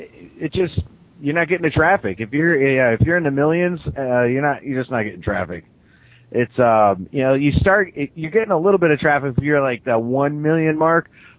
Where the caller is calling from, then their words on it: Michigan, United States; Hey, Carolyn … I'm actually at 906 area code from Upper Michigan.